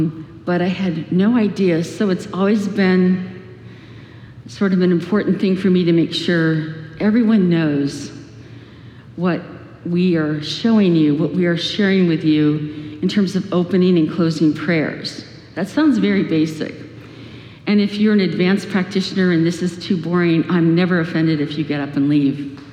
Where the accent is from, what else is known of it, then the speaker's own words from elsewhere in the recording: Miami, Florida, United States; born there; I was born in Miami, Florida, and vacationed a great deal in Sanibel.